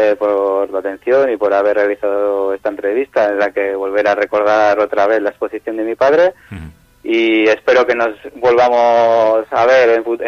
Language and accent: Spanish; Santander, Cantabria, Spain; soy de Santander, pero mantengo contacto con el pueblo de Laredo porque la mayor parte de mi familia vive allí, por parte de madre como de padre.